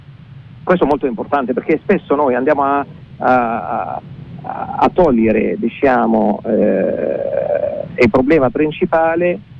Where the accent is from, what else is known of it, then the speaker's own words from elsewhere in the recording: Hebron, West Bank, Palestine; Italian is a second language; Certamente io sono un palestinese nato e cresciuto a Hebron